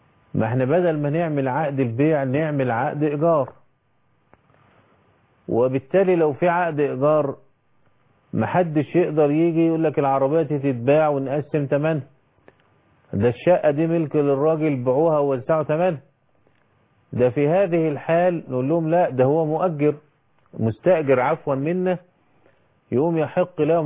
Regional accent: Egypt; وكان بيحدث عندنا في مصر في الغسالات أيام الثلاجات

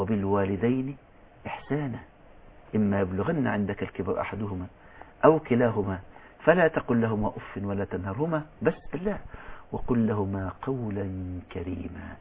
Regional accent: Upper Egypt, Egypt; عندنا في الصعيد

